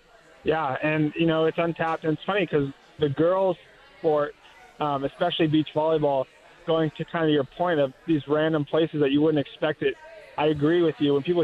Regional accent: California, United States; Yeah, so I'm from Southern California.

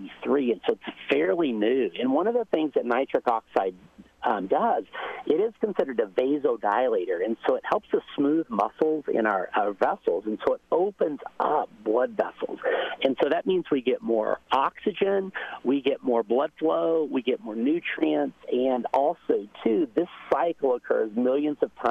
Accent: Texas, United States; And in the summer, I grew up in Texas, and we ate a lot of watermelon

